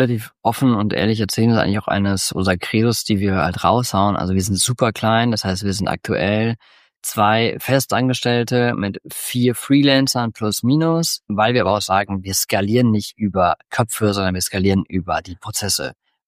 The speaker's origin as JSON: {"language": "German", "region": "North Rhine-Westphalia", "country": "Germany", "tie": "born there", "said": "komme gebürtig aus der Nähe von Holland. Ich glaube, die nächstgrößere Stadt wäre auf der holländischen Seite Enschede."}